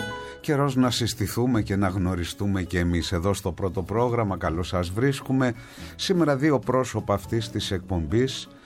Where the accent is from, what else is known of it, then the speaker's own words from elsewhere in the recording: United Kingdom; also born or lived in Alexandria, Egypt / France; Κωνσταντινούπολιτης στην καταγωγή, αλλά γεννήθηκα στην Αλεξάνδρεια, σε ένα σπίτι της οδού Σερίφ. Μικρός πολύ έφυγα και αρκετό μέρος της παιδικής μου ηλικίας το πέρασα στην Αγγλία.